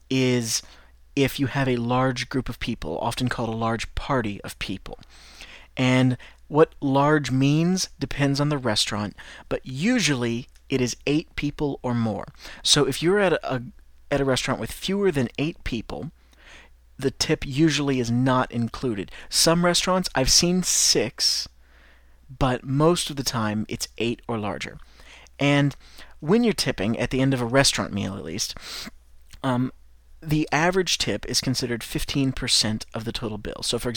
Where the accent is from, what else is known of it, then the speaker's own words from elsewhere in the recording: United States; And I teach American English. I'm American. That's all I can teach.